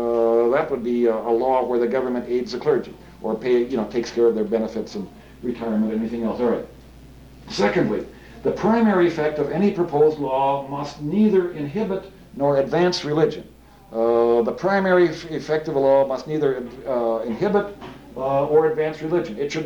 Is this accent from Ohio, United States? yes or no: no; Kenyon, Minnesota, United States; my brother is in the Lions Club over in my hometown in Kenyon